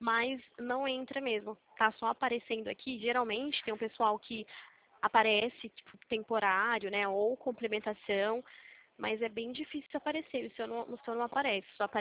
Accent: Limeira, São Paulo, Brazil; Eu sou de Limeira, São Paulo.

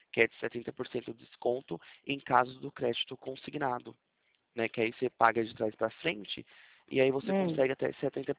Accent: Tarabai, São Paulo, Brazil; eu falo daqui de Presidente Prudente, mas eu sou nascido e criado em Tarabai.

